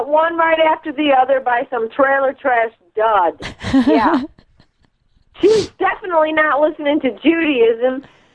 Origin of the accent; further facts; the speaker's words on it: Chicago, Illinois, United States; I cannot wait. As you know, Chicago's my hometown.